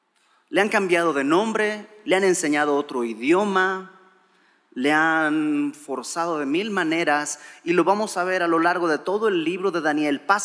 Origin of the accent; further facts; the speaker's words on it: Bolivia; Bueno, extranjeros para mí, ¿no? Yo soy de Bolivia.